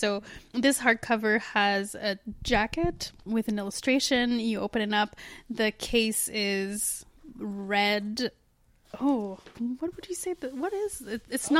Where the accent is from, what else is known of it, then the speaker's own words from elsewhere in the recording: Canada; because it's British and we're Canadian, so boom, done.